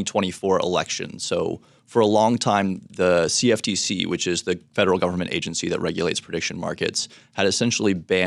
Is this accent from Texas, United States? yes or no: yes; Texas, United States; So states that didn't even allow sports betting before, like my home state of Texas, California, major markets now have sports betting through these prediction markets.